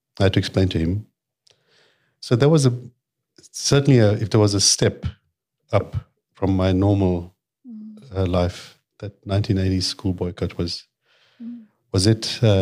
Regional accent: Merebank, KwaZulu-Natal, South Africa; In a place called Meerbank, which is just south of Durban, trapped between two oil refineries. And, so I woke up to the 7 o'clock aeroplane, because it was right next to the airport. Yeah, that's where I grew up.

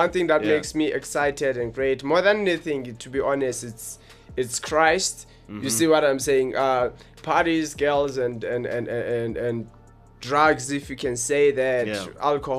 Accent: Johannesburg, Gauteng, South Africa; From South Hills, Johannesburg. That's yeah. Where we're from. We are the guys from Johannesburg, South Africa.

